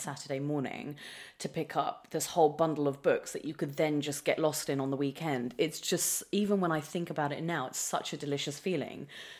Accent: India; also born or lived in England, United Kingdom; I was born and I grew up in England up to the age of 7. And then the idea was that my parents wanted us and my sister, who was already in India, to all live in India.

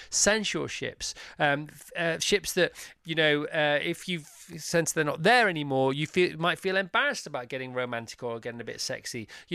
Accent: Ireland; Hang on a minute, we're Irish. We are PR.

